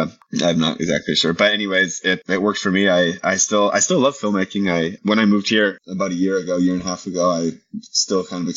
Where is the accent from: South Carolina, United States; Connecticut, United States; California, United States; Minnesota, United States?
Minnesota, United States; I grew up in Minnesota, where we have no mountains.